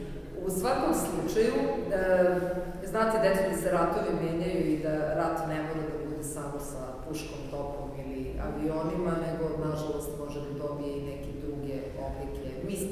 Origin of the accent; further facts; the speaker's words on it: Serbia; se pojavila ovdje kod nas u Srbiji, kada sam ja recimo bila tek malo dete, od neke dve godine, beba